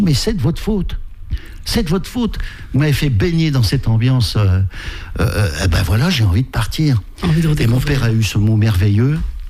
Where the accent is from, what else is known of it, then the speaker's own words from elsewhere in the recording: Madagascar; born there; Mais vous savez, déjà, je suis né à Madagascar.